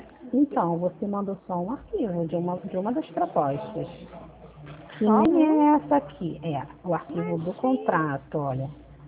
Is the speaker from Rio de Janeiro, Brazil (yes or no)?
yes; Rio de Janeiro, Brazil; Eu sou aqui do Rio, tá?